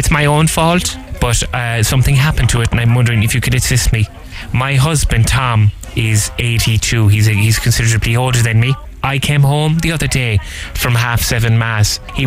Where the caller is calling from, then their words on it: Ireland; I'm calling you from Ireland.